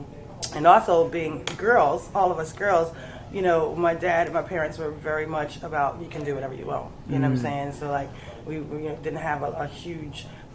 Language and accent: English; Willingboro, New Jersey, United States; So we were three girls growing up in Willingboro, New Jersey, which at the time, in the 70s, was majority white.